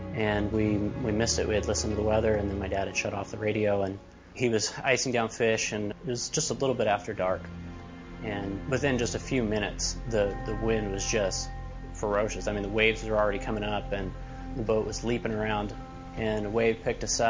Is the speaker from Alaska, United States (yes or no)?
yes; Alaska, United States; I grew up in Southeast Alaska. We were living in Sitka at the time. We lived on a float house